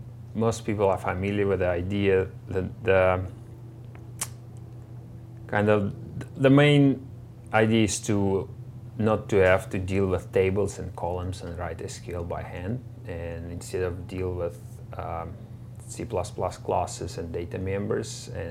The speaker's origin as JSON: {"language": "English", "country": "South Africa", "said": "I'm from South Africa"}